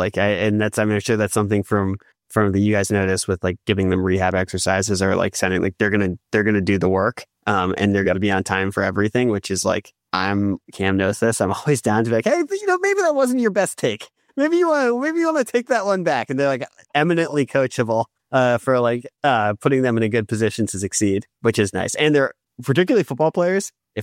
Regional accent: Washington, District of Columbia, United States; Because I grew up in Washington, D.C., and that was my local paper.

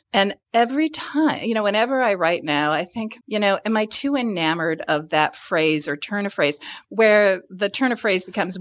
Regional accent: Toledo, Ohio, United States; now in Milwaukee, United States; Yes. Yeah. Born in Toledo, Ohio. And in the state of Wisconsin, I live in Milwaukee.

